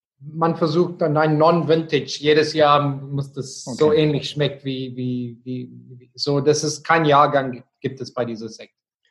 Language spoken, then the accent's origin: German; South Africa; German is a second language; Ja, wir sind Südafrikaner.